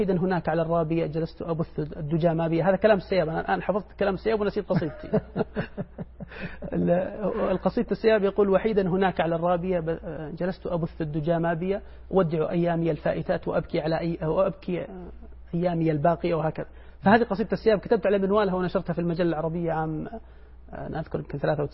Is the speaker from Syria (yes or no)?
yes; Al-Ashara, Deir ez-Zor Governorate, Syria; born there; طبعا أنا من مواليد قرية العشارة في دير الزور في سوريا